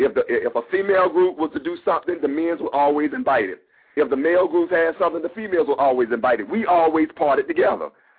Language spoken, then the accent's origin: English; Atlanta, Georgia, United States; because I'm born and raised in Atlanta. And I'm a real native, not one of them other folk. I'm a real native. Yeah, born in, like I said, born in Greater Hospital, all that shit. Real native, went to Atlanta. Grew up in Atlanta Public Schools, okay?